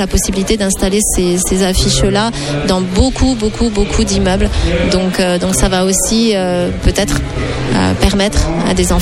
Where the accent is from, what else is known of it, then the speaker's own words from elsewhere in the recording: Nouvelle-Aquitaine, France; moi, je suis du Lot-et-Garonne.